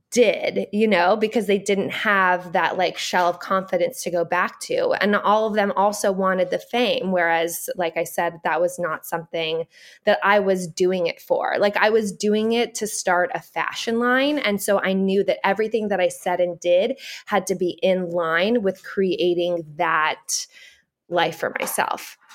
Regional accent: Los Angeles, California, United States; So a lot of people think that I grew up in Laguna Beach or Orange County, but I actually grew up in like the heart of Los Angeles.

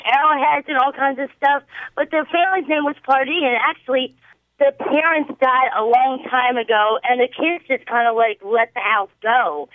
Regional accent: Little Heaven, Delaware, United States; I grew up in Little Heaven, and I've been in that house before, actually.

